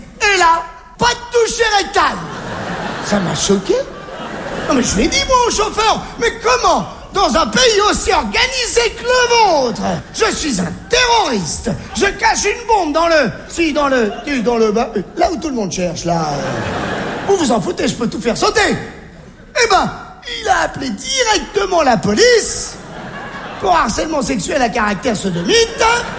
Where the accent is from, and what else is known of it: Algeria; born there